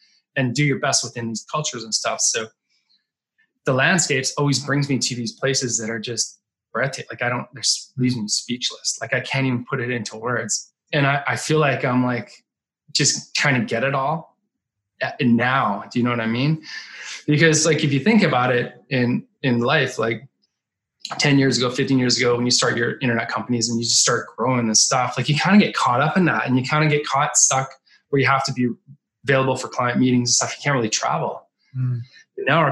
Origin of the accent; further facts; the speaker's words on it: Canada; But I grew up in Canada. So I've seen enough cold and snow to last me like 100 lifetimes.